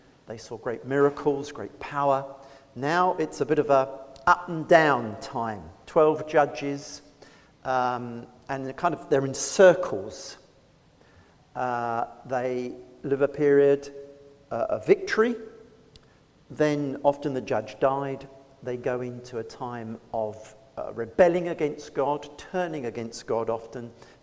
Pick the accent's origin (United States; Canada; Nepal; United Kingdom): United Kingdom; South East England; I am British and originally was from the Kent area.